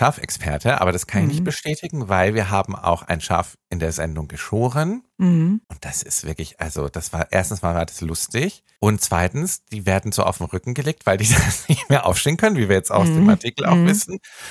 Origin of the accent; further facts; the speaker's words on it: Munich, Bavaria, Germany; ich bin ja am Stadtrand von München aufgewachsen